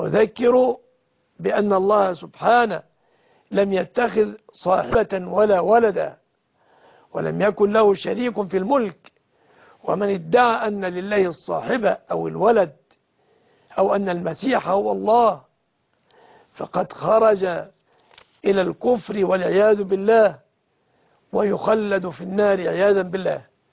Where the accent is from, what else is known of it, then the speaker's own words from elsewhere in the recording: Egypt; بلادنا مصر